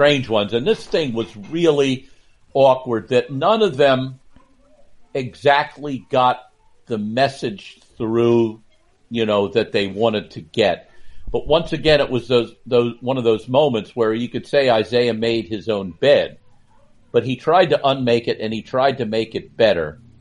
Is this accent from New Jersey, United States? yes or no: yes; Atlantic City, New Jersey, United States; And I'm from Atlantic City and my father lived down there.